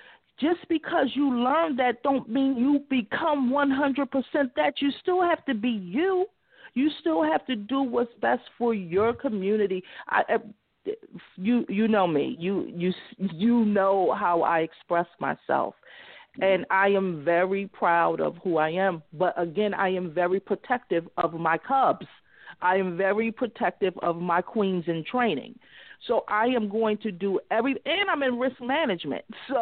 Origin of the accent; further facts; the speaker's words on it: Atlantic City, New Jersey, United States; I grew up in Atlantic City, New Jersey.